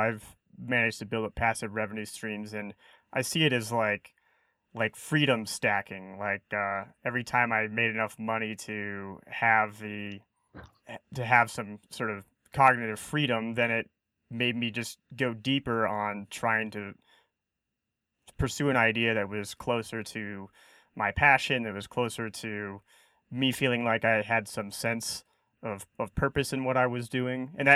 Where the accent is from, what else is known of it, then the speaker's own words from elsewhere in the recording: United States; I just find when I'm in my home country, the United States, it just seems like there's rules about everything.